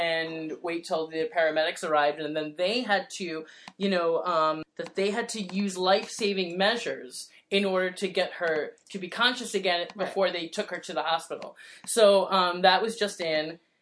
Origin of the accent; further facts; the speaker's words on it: Ireland; well, I'm Irish girl